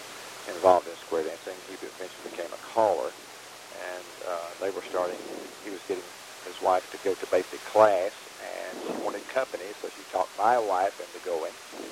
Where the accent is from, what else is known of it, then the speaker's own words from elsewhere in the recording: Ocala, Alabama, United States; also born or lived in Gadsden; Okay, I was born in Gadsden, Alabama, raised in Ocala, Alabama, which was a suburb of, and I spent the first 27 years there.